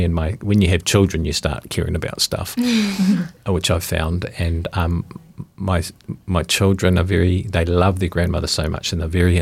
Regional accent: Ashburton, Canterbury, New Zealand; born there; I was born in Ashburton. My dad was from Southland and Southland in the 70s, and, you know, my mum being a big brown Pasifika woman

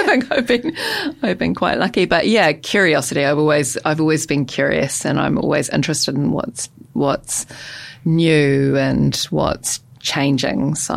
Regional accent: New Zealand; accent: New Zealand; I learned very quickly that actually my New Zealand accent was very thick.

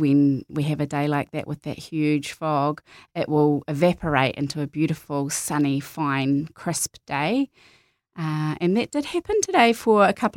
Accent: Kaiapoi, Canterbury, New Zealand; Yeah, I'm originally from Kaiapoi, which is up near Christchurch, little town up there. Yeah. And so originally I'm from there and brought up there.

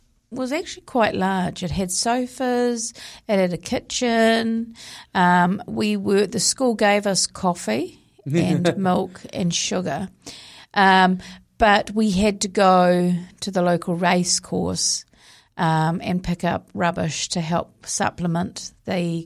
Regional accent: Te Aroha, Waikato, New Zealand; But it was interesting because I grew up in Te Araha, which was up in the Waikato.

